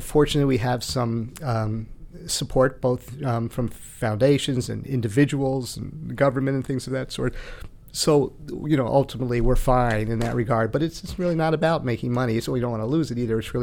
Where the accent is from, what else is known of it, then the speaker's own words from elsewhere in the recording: Newark, New Jersey, United States; also born or lived in Elizabeth; No, I grew up in Newark in Elizabeth, New Jersey.